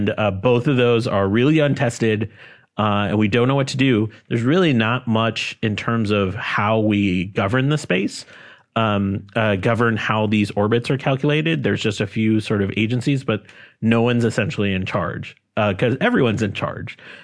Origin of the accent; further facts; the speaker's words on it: Pittsburgh, Pennsylvania, United States; So I grew up in Pittsburgh